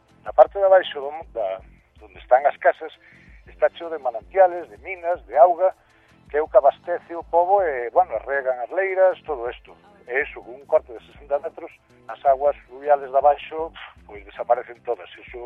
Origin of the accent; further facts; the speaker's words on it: Pintos, Galicia, Spain; Nós falamos do lugar de Pintos porque somos de Pintos e evidentemente é o que conocemos